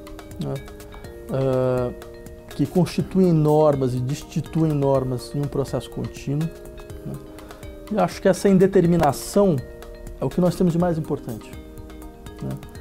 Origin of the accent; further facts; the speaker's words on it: Brazil; Eu sou do Brasil